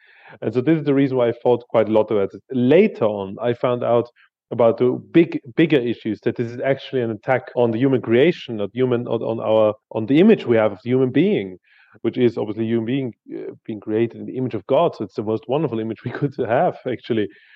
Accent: Austria; I saw Islam spreading in my home country and being very aggressive towards us. I knew my own history of Austria's history

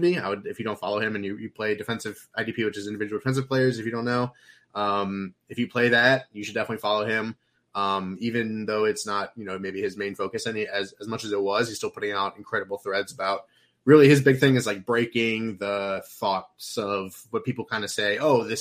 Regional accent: Florida, United States; Like, I grew up in South Florida, and then I didn't have a team, really.

